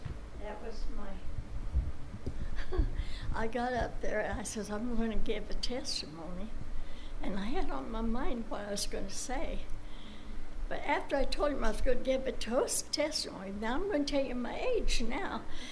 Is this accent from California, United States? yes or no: yes; Burlingame, California, United States; born there; I like the fact that I was born in Burlingame, and I'm back in Burlingame for my latter days.